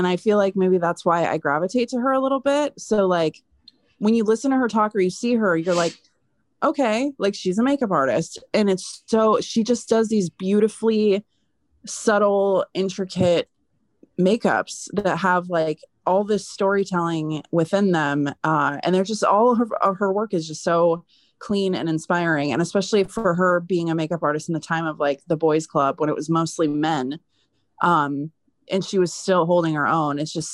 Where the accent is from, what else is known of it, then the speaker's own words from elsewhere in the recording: California, United States; I didn't. I grew up in the Bay Area.